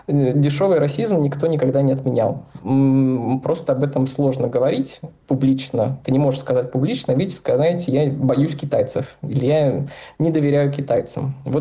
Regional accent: Zabaykalsky Krai, Russia; Вот я из Забайкальского края, и у нас там полуостров Даманский, остров Даманский никто не забыл.

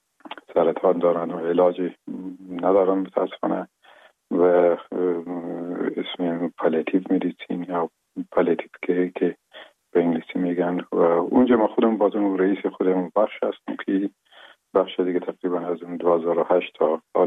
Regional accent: Afghanistan; یکی از قریه های بسیار قشنگ ولایت لوگر مرز مربوطات ولسوالی محمد آقا، یک قریه به اسم گمران و شیرازه یاد میشه در اونجا به دنیا آمدیم و اون سالای اول زندگی رو اونجا در اون آغوش پدر و مادر بزرگ شدیم

